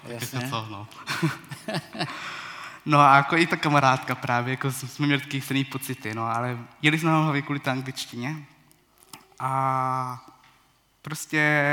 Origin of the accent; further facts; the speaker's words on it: Šumperk, Olomouc Region, Czechia; Možná, že bych doplnil vlastně, že pocházím ze Šumperka, ze Sedníku